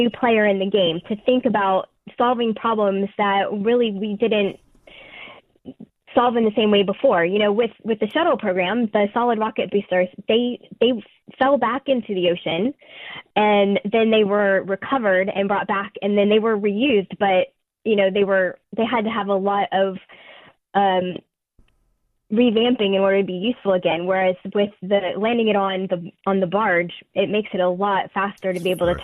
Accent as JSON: {"language": "English", "country": "United States", "moved": "as an adult", "lives_now": "United Kingdom", "said": "Obviously, I am American. When I moved here 4 years ago, they let me keep working and doing outreach."}